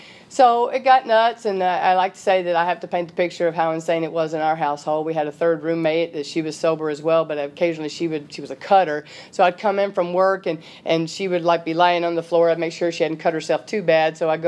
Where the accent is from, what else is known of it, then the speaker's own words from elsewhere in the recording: Deep South, United States; like, growing up in the Deep South, you know, we talk in colloquialisms. We say things that people don't understand.